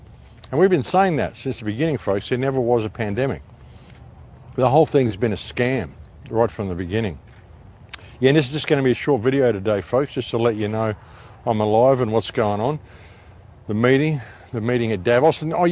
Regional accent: South Australia, Australia; South Australia South Australia, my home state, I was born in South Australia.

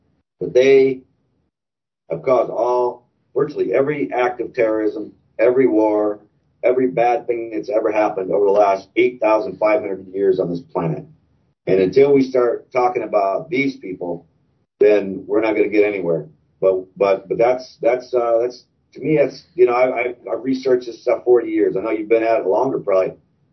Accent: South Dakota, United States; also born or lived in Missouri; See, we moved to South Dakota, my home state, right before COVID. We sold our farm in Missouri. We moved to South Dakota, and I'm so glad we did.

